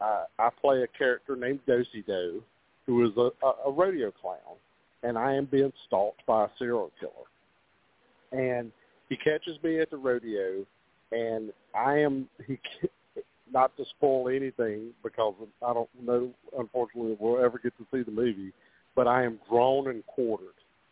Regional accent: Virginia, United States; And from my hometown of Virginia, if I say I need something, most time they pop up and somebody's got somebody that can do it.

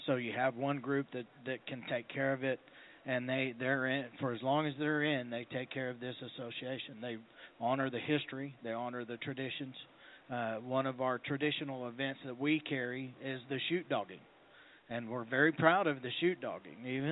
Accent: Texas, United States; He recognized that I was from Texas. I walked in, he heard the accent, he saw the bow in my legs

